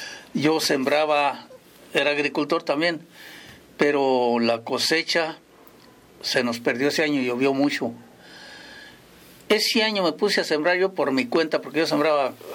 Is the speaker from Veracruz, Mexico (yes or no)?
no; La Piedad, Michoacán, Mexico; Y pues yo soy de La Piedad, Michoacán, ahí de un rancho. Entonces ahí no nos agarra lejos.